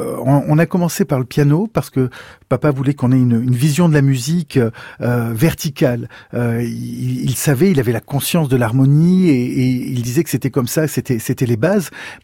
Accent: Nice, Provence-Alpes-Côte d'Azur, France; on a grandi à Nice, et moi je suis le premier né dans cette ville

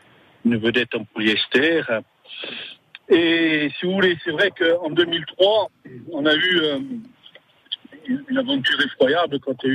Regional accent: Corsica, France; forcé de quitter la région, ma région natale, le Cap Corse, suite aux tempêtes 2016

